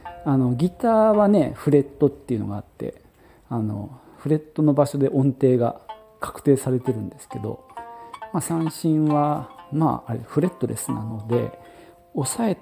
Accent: Nagoya, Aichi, Japan; 僕の生まれ育った名古屋もそうなんですけど、

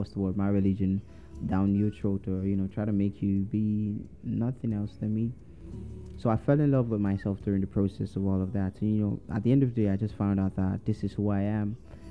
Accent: Nigeria; But I'm a Nigerian

